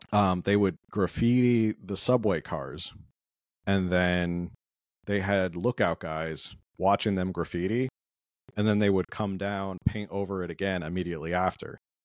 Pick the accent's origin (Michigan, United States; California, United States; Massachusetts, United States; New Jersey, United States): New Jersey, United States; I'm from the East Coast, grew up in Jersey, and always hear the stories about how New York was on hard times in the 70s and part of the 80s as well.